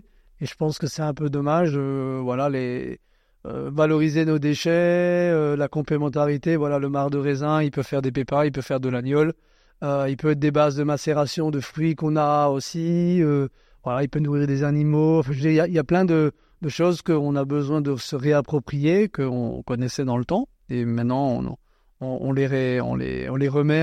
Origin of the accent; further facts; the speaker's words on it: Grand Est, France; Et on est combien d'Alsaciens ?